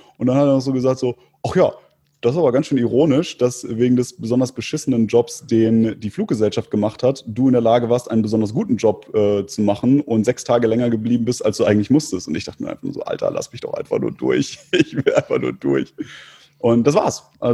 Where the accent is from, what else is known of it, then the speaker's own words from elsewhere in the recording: Istanbul, Turkey; now in Germany; Da habe ich gesagt, ich komme aus Istanbul.